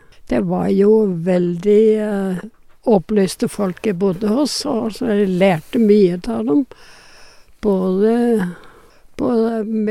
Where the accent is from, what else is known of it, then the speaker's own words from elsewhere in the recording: West coast, Denmark; now in Norway; Jeg kommer fra Danmarks vestkyst.